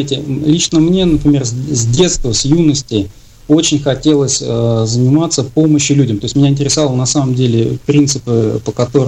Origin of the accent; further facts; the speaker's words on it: Tula, Tula Oblast, Russia; а в городе, где я родился и вырос, в Туле, у нас не было мединститута